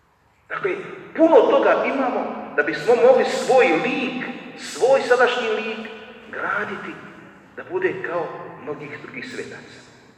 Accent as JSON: {"language": "Croatian", "town": "Kupres", "region": "Federation of Bosnia and Herzegovina", "country": "Bosnia & Herzegovina", "tie": "born or raised there", "said": "na Kupresu, u mom rodnom gradu."}